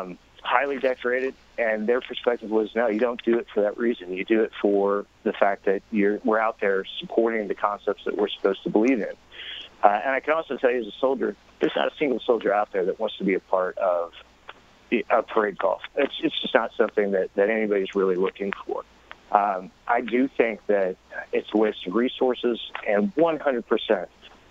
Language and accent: English; Fort Bragg, North Carolina, United States; My father and my grandfather both retired from the military, and I grew up in Fort Bragg.